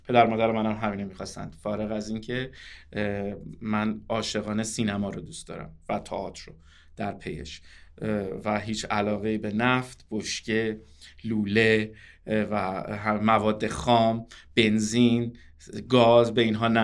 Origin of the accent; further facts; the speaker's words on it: Tehran, Tehran Province, Iran; بله، من در تهران به دنیا اومدم، در تهران بزرگ شدم، در مدارس همین شهر درس خوندم، بجز یک سال کوتاه در دوره بمباران سوم راهنمایی رفتیم قوچان، ولی بقیه تحصیلاتم در تهران بود تا دیپلم.